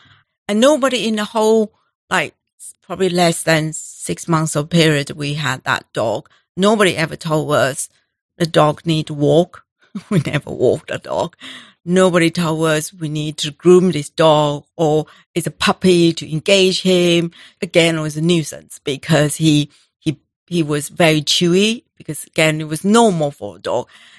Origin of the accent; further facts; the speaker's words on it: Taiwan; I grew up in Taiwan. When I grew up, I never had pets.